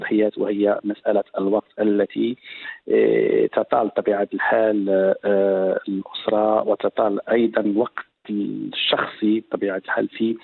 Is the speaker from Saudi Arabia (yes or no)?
no; Tetouan, Tanger-Tetouan-Al Hoceima, Morocco; وأنا ابن مدينة تطوان، كنت أذهب مشيا حوالي كيلومترين يعني من الطريق من المنزل إلى المدرسة